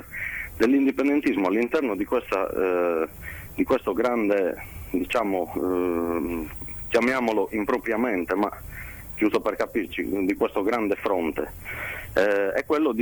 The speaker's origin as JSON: {"language": "Italian", "region": "Sardinia", "country": "Italy", "said": "tenuto in piedi il governo dei partiti italianisti sulla nostra terra, e organizzare autonomamente da sardi e da lavoratori sardi quello che è il nostro futuro."}